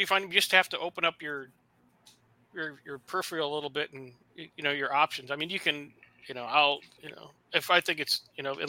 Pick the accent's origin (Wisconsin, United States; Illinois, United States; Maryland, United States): Wisconsin, United States; also born or lived in Las Vegas; now in Tennessee, United States; because I lived out in Las Vegas and here in Tennessee, not a lot of rusty cars, because I'm from Wisconsin, I know what a rusty car is.